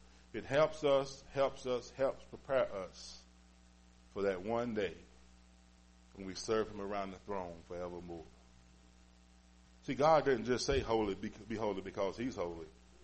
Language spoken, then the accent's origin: English; Willard, United States; I'm from Willard. You got to help me.